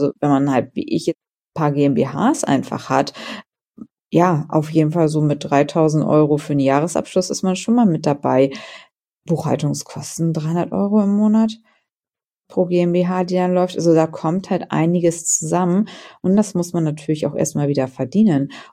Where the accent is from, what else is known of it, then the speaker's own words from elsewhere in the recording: Germany; ganz klar ist Deutschland leider, leider Gottes nicht mehr der Place to be. Es ist mein Liebling, mein Heimatland, mein Lieblingsland mal so gewesen.